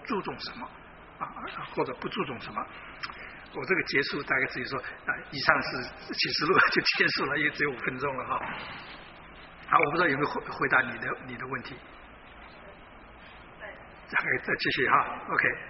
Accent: China; 我们中国人太喜欢把小孩子逼到他一定要念某些学校

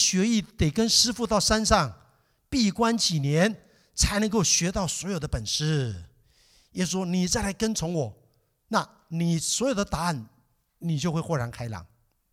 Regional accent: Taiwan; 他认识一个朋友，也是我们台湾人，台湾人真是太厉害了啊

